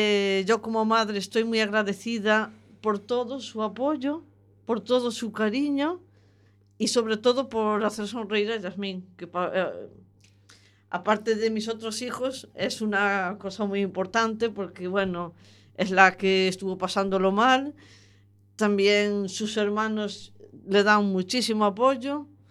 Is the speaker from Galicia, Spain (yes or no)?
yes; Camariñas, Galicia, Spain; Yo soy de Camariñas.